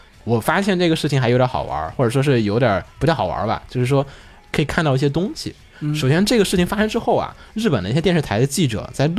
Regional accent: China; 我说来，我们中国人那种。

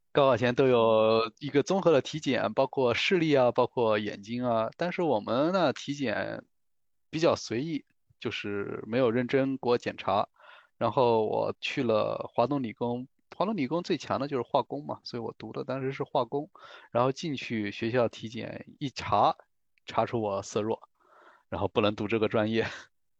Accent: Anhui, China; 我是来自一个安徽皖南的一个小县城

